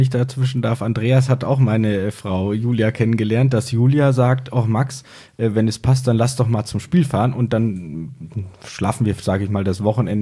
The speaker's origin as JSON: {"language": "German", "region": "Hesse", "country": "Germany", "tie": "born there", "said": "ich komme gebürtig aus Hessen."}